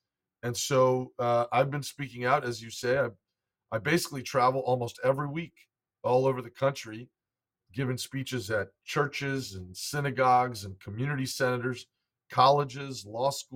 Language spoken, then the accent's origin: English; United States; not because I'm Jewish, but because I'm an American and because I love this country for all the blessings it's given to me